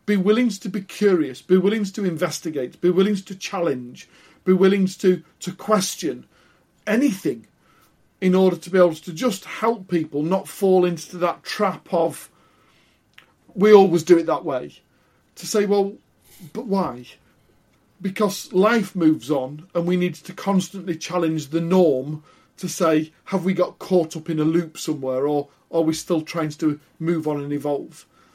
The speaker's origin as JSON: {"language": "English", "country": "United Kingdom"}